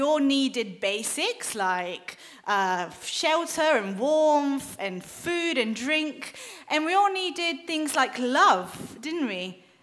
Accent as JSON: {"language": "English", "country": "Bulgaria", "tie": "born or raised there", "said": "when I was a child growing up in Bulgaria"}